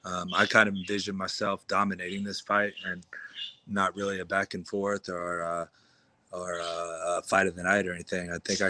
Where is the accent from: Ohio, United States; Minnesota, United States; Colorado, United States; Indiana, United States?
Ohio, United States; Columbus; I actually took that fight only because it was supposed to be here in Columbus, Ohio, my hometown.